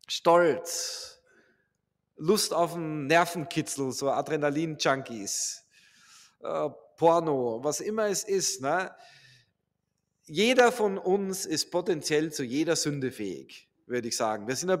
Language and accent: German; Austria; Ich bin Österreicher, Entschuldigung.